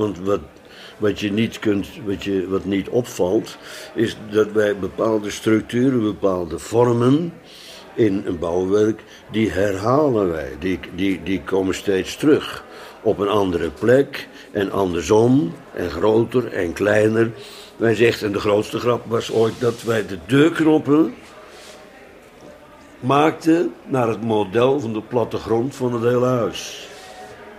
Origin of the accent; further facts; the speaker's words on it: Bodegraven, South Holland, Netherlands; ik kom uit Bodegraven, dus dat was kaas.